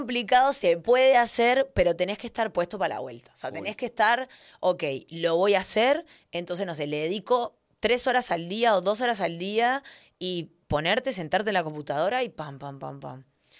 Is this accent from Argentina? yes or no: no; Uruguay; en mi caso, porque soy de Uruguay